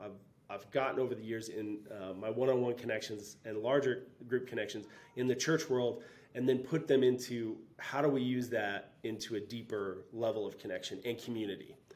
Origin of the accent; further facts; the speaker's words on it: Midwest, United States; So I come from, I was a third generation pastor growing up in the Midwest.